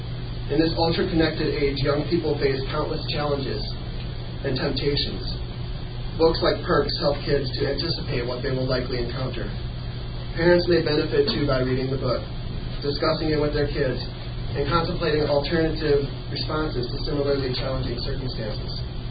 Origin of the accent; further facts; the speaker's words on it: Wheaton, Illinois, United States; also born or lived in Glen Ellyn; We grew up in Wheaton and Glen Ellen and attended Glen Ellen schools.